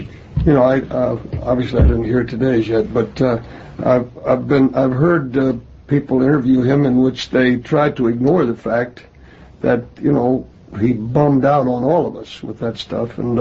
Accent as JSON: {"language": "English", "town": "San Antonio", "region": "Texas", "country": "United States", "tie": "born there", "said": "I was born in San Antonio, Texas."}